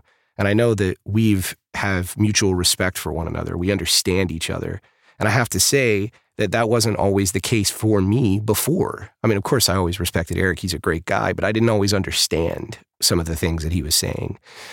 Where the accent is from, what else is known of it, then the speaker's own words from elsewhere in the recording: Texas, United States; I grew up in the South. I grew up in Texas, you know, in a very conservative family